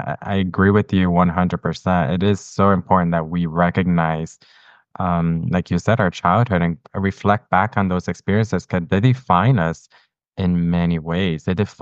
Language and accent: English; Puerto Rico; I grew up in Puerto Rico